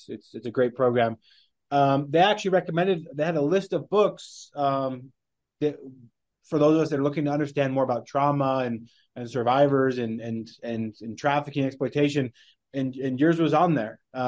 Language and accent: English; Wyoming, United States; growing up in Wyoming